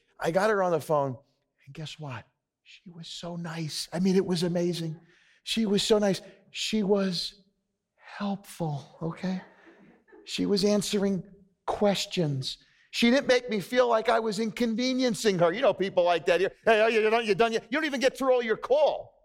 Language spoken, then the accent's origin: English; New York, United States; I go, well, I'm from New York. I'm not used to that.